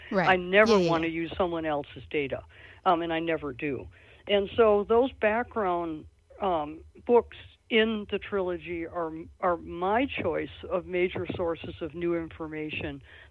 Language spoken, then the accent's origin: English; Michigan, United States; I grew up in Michigan where they ruined the atmosphere with car manufacturing.